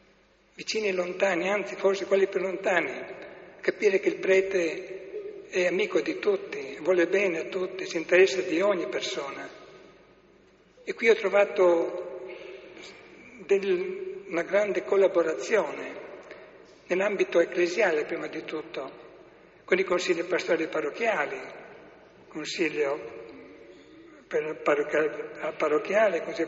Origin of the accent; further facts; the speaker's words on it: Cervignano del Friuli, Friuli-Venezia Giulia, Italy; Un anno nella mio paese d'origine, Cervignano